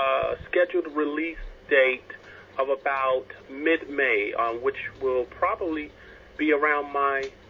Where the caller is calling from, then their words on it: Jonesboro, Georgia, United States; We're in Atlanta, Georgia, actually Jonesboro suburb, about 25 minutes outside of the city of Atlanta.